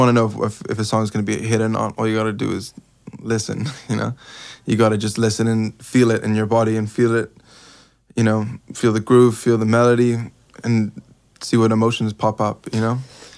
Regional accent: United Kingdom; accent: English; back years ago, my English accent was heavier.

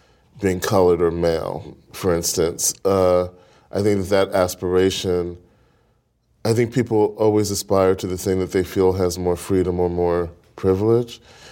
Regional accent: Brooklyn, New York, United States; I grew up in Brooklyn as well

